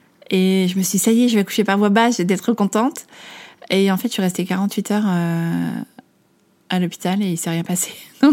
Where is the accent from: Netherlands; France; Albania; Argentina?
Netherlands; Amsterdam, North Holland; En fait, j'ai grandi à Amsterdam. Ouais. Mes parents sont français, mais ma maman était mariée avec un Néerlandais.